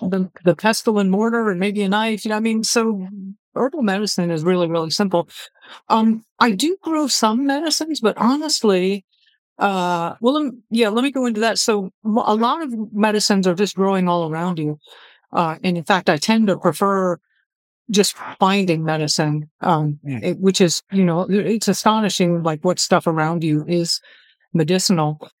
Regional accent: Florida, United States; and I grew up in South Florida, and so this client is like home, right? Little childhood. People say, what about the hurricanes? I'm like, I'm a native Floridian.

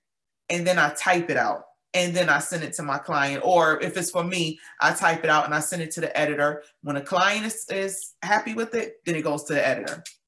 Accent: Buffalo, New York, United States; now in Georgia, United States; And yes, I was born and raised in Buffalo. I'm in Georgia now.

